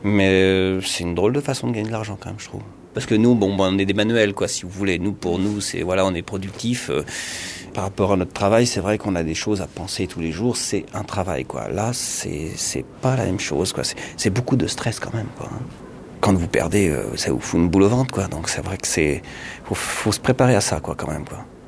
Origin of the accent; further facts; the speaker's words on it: Nouvelle-Aquitaine, France; De la Vienne, donc Sud-Vienne, en dessous de Poitiers.